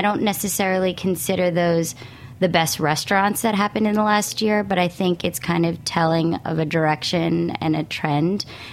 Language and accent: English; New York, United States; And I think it's disappointing as a New Yorker because LA is having a really major moment right now.